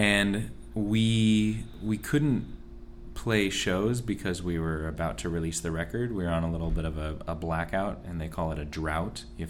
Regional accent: Arizona, United States; because I grew up in Arizona, of course I would think of a mariachi band

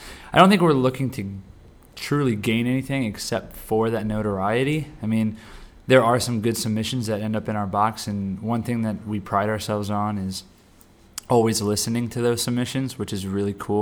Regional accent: Lancaster, Pennsylvania, United States; I grew up in Lancaster. I lived here pretty much all my life before I moved to Harrisburg.

